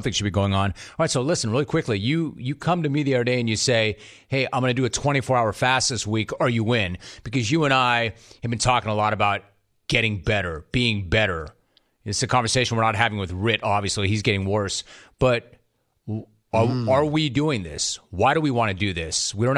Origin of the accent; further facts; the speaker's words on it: Los Angeles, California, United States; I grew up in Los Angeles.